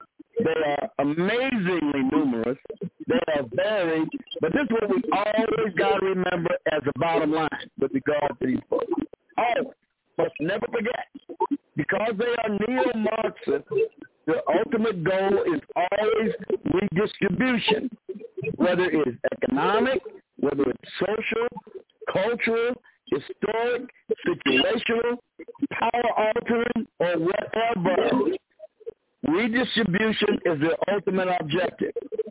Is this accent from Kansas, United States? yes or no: no; Chicago, Illinois, United States; moved away as an adult; I'm an expatriate from Chicago. I left Chicago in 2008. I'm a retired state policeman in Illinois, and I saw my handwriting on the wall. I had to get out.